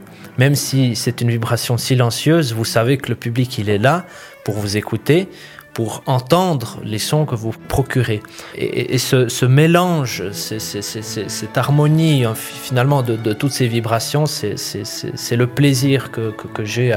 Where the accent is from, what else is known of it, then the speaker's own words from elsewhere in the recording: Moutier, Bern, Switzerland; de pouvoir jouer dimanche à Moutier, dans cette ville où j'ai grandi, je suis enfant de Moutier